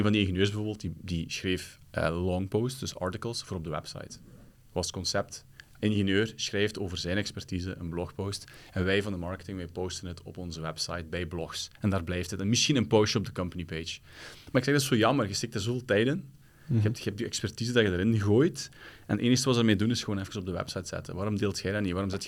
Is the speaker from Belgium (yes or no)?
yes; Limburg, Belgium; En ze vonden wel tof dat ik uit Limburg kwam. Dat is altijd wel leuk, hè. Zo'n Limburger is funny.